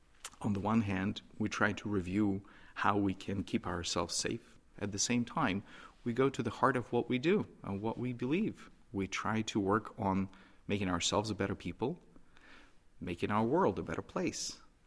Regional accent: Belarus; now in United States; I grew up in the former Soviet Union. I grew up in Belarus. I've had firsthand experiences of anti-Semitism my entire childhood and teen life and the early adult life as well.

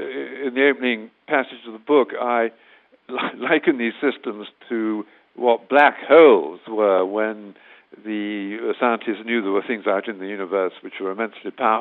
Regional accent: United Kingdom; I'm British. I divide my time between the UK and the US

